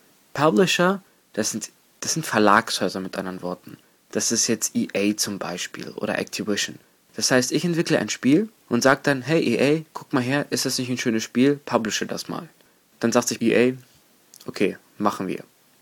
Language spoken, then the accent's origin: German; Hamburg, Germany; Denn ich bin ja aus der Nähe Hamburgs und da steht es in meiner Geburtsurkunde, dass ich eigentlich immer nur moin moin sagen muss.